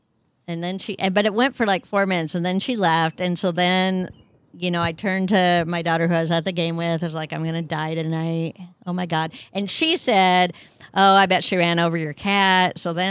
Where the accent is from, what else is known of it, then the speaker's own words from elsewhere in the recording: Iowa, United States; I grew up in Hobunk, Iowa.